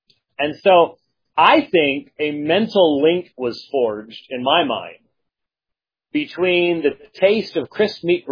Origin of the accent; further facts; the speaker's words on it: Phoenix, Arizona, United States; They said, where are you from? I said, Phoenix, Arizona. The heat will kill you down there.